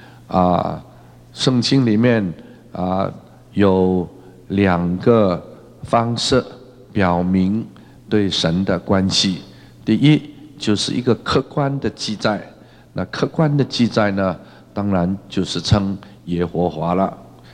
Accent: China; 好像我们中国人就不称呼父亲的名字，叫他做父亲一样

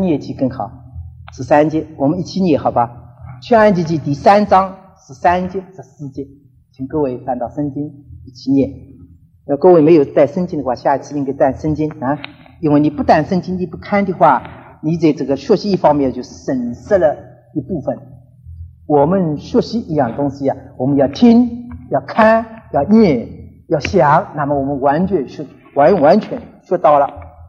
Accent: Shanghai, China; 我们上海人叫一个人呢，不诚实的话叫他花头，

